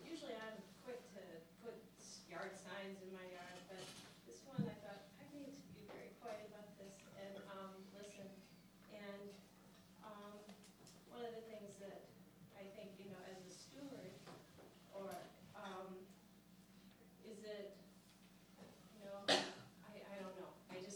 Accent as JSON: {"language": "English", "region": "Michigan", "country": "United States", "said": "We come from Michigan, and we live in this very beautiful, pristine area, northwest lower Michigan."}